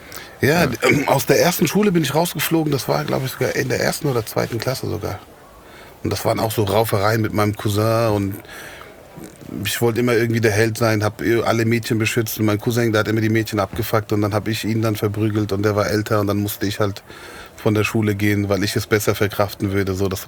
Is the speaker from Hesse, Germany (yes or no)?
yes; Frankfurt, Hesse, Germany; Also eigentlich bin ich gebürtiger Sachsenhausener. Ich habe meine Kindheit in Sachsenhausen verbracht.